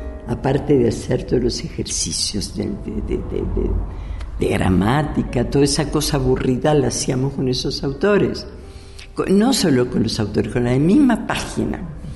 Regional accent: Uruguay; moved away as an adult; now in Mexico; soy uruguaya, pero en parte, porque en buena parte también soy mexicana. Yo llegué acá en el año 74, estuvimos 11 años y medio aquí

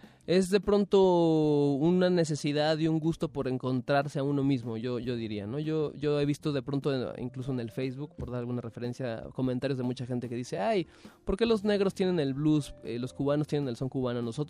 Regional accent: Mexico; como persona, como joven, como mexicano

